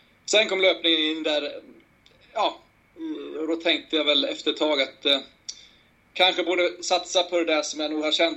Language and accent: Swedish; Borlänge, Dalarna County, Sweden; moved away as an adult; also born or lived in Falun; now in Örebro, Sweden; jag är numera 46 år och är dalmas. Jag är född i Falun men har bott i Borlänge i 19 år, bor jag där. Sen flyttade jag ner till, eller till och med fler, 23 år, nu blandar jag ihop det.